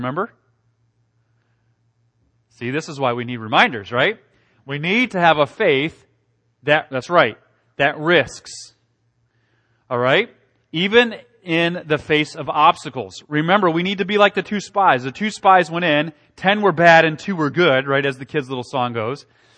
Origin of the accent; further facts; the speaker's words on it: Ohio, United States; I'm a hillbilly from Southern Ohio, right?